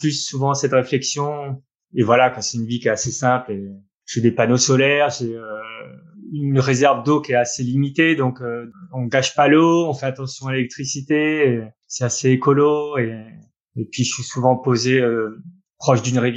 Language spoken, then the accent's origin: French; Briouze, Normandy, France; Donc, je suis né en Normandie, où j'y ai passé 25 ans quasiment, avec mon papa et maman là-bas, à Briouze, dans une petite commune dans l'Orne.